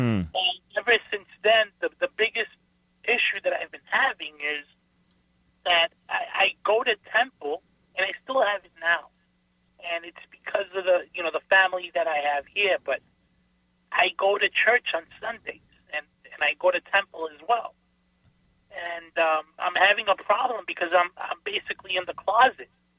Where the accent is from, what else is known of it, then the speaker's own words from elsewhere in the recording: New York City, New York, United States; now in Florida, United States; and I grew up in New York City. And when I was younger, before I moved to Florida